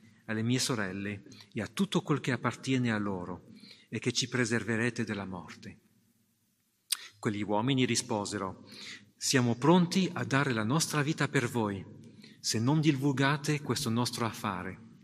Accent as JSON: {"language": "Italian", "country": "France", "also_born_or_lived": "England", "second_language": "Italian", "lives_now": "Italy", "said": "sono francese, mia moglie Stefania è italiana e abbiamo vissuto in Inghilterra per tanti anni, dove ci siamo incontrati e siamo tornati in Italia"}